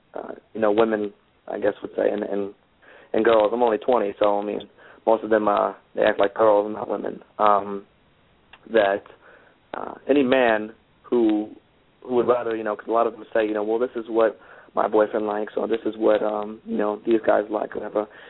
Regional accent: New Orleans, Louisiana, United States; now in Pensacola, United States; New Orleans.

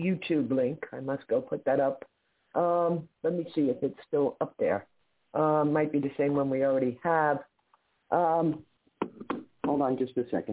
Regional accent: United States; the United States has kept me locked up because I am an American Indian.

